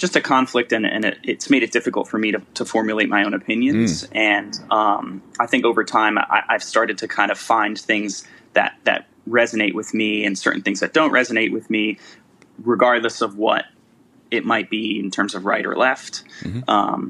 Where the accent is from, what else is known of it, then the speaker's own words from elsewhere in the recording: Delaware, United States; So I grew up in Delaware.